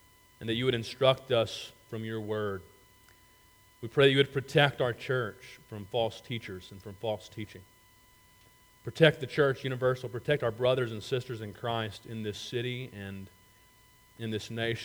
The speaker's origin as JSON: {"language": "English", "town": "Gardendale", "region": "Alabama", "country": "United States", "tie": "born or raised there", "said": "one of my best friends from my hometown of Gardendale, Alabama, called me."}